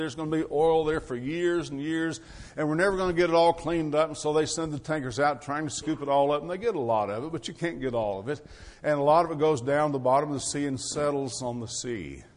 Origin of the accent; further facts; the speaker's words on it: Arkansas, United States; I grew up in Arkansas, and I always wore shoes.